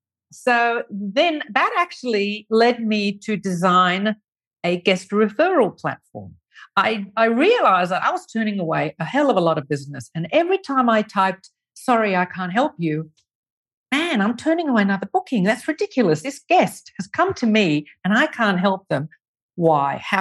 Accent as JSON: {"language": "English", "country": "Australia", "said": "I'm from Australia. My properties were there."}